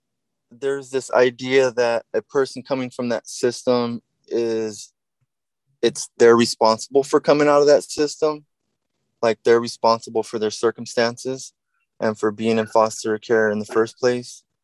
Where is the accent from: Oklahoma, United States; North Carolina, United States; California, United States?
California, United States; Modesto; also born or lived in Chico; I grew up born in Chico, but I grew up in South Modesto with little supervision